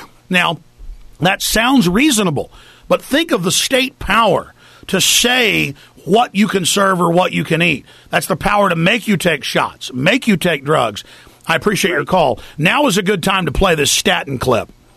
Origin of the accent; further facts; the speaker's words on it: Dallas, Texas, United States; Listen, I grew up in Dallas, and I thought all there was, and I remember drinking water, getting a headache